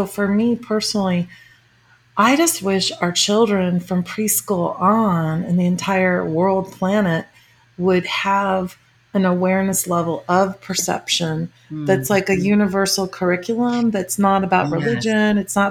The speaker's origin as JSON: {"language": "English", "region": "Illinois", "country": "United States", "said": "I'm from the Midwest and from Illinois, and some of my relatives way back when I was moving here, it's like, oh, you're going to go in the hippie state or whatever."}